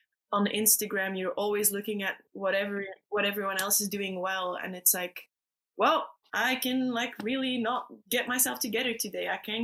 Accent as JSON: {"language": "English", "country": "Belgium", "moved": "yes", "lives_now": "Australia", "said": "Well, I guess I'm from Belgium. Well, not I guess. I am from Belgium."}